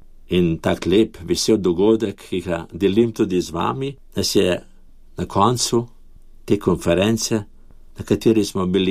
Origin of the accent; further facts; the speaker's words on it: Ljubljana, Central Slovenia, Slovenia; Da prihajam iz Slovenije, iz Ljubljane